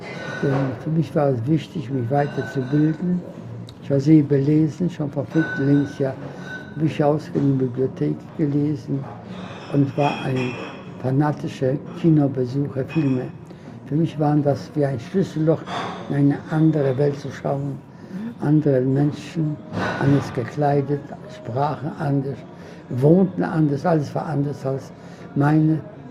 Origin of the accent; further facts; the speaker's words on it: Łódź, Łódź Voivodeship, Poland; born there; hat eine kleine Wäscherei aufgemacht im Zentrum der Stadt Lodz, meine Geburtsstadt.